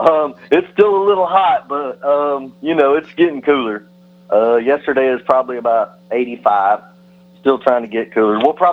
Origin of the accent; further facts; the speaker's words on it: Texas, United States; For me, being a Texan and outside the Florida area